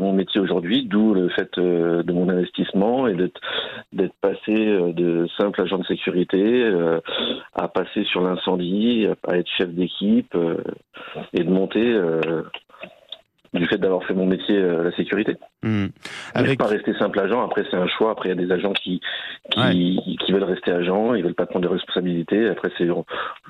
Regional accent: Paris, Île-de-France, France; Alors moi je suis pur parisien et mon nom de famille c'est de l'ex-Yougoslavie.

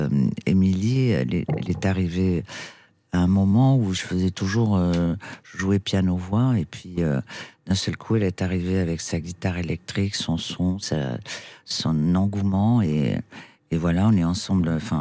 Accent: Castres, Occitanie, France; born there; also born or lived in Perpignan; Oui, je suis né à Castres, bien sûr.

